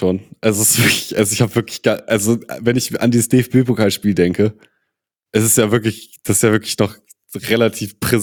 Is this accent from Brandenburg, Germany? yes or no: no; Lower Saxony, Germany; ich komme ja hier auch aus Niedersachsen